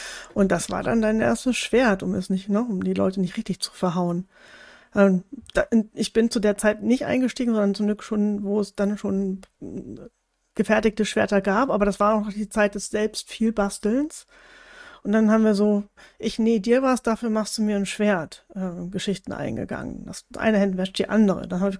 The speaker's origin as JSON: {"language": "German", "region": "Hamburg", "country": "Germany", "said": "ich komme ja aus Hamburg"}